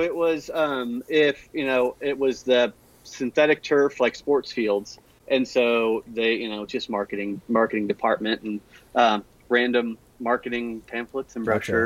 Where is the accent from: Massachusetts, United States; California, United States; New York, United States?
California, United States; Costa Mesa; moved away as an adult; So we moved from, I grew up in Costa Mesa.